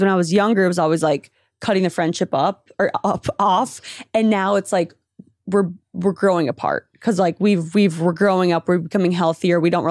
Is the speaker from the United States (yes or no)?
yes; Minnesota, United States; I grew up in Minnesota. I went to school in North Dakota.